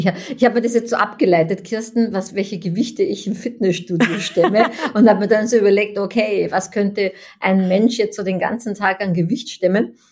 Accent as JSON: {"language": "German", "country": "Austria", "lives_now": "Germany", "said": "ursprünglich meine Heimat in Österreich"}